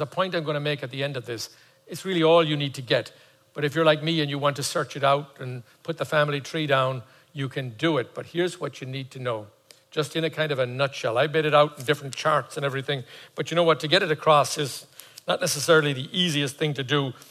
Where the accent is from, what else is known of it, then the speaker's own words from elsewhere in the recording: Ireland; born there; You know, I was born in Ireland, I have American citizenship.